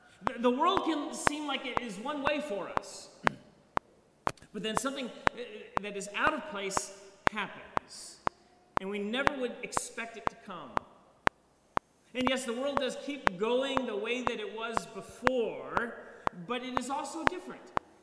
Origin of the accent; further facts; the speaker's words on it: Gulf Coast, United States; now in New Jersey, United States; Growing up on the Gulf Coast, I grew up thinking that there was just one season, the hot, humid season.